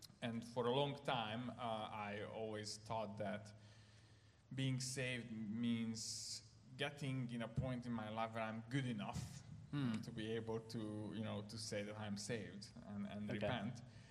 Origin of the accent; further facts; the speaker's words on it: Ukraine; I grew up in Ukraine as a Hungarian, and my dad is a pastor, and he's still pastoring two small churches in Ukraine, and I grew up in a Christian home